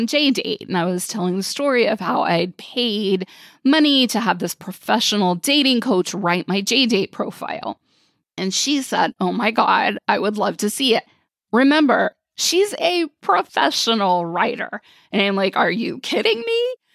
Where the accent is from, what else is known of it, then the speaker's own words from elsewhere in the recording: Texas, United States; She's from Oklahoma. I'm from Texas.